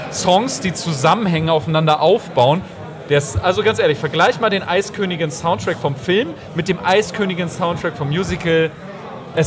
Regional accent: Hamburg, Germany; Nochmal als Abschluss vielleicht als Hamburger. Wenn ihr mal in Hamburg seid

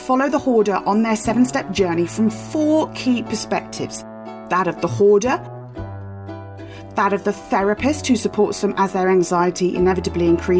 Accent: Banbury, South East England, United Kingdom; Hi, Steve. … from Banbury, Oxfordshire, and I've got a great idea for a TV show.

